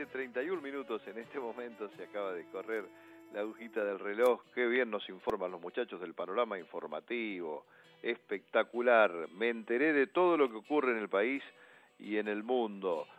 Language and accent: Spanish; 25 de Mayo, Buenos Aires Province, Argentina; Íbamos a bailar a Chivilcoy, estaba a 70 kilómetros de mi pueblo y los de Chivilcoy iban a 25 de mayo, ¿no?